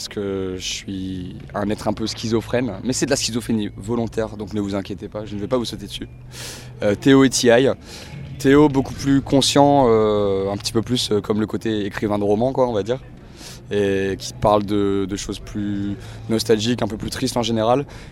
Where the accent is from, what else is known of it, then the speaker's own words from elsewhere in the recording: Amiens, Hauts-de-France, France; Je viens d'Amiens.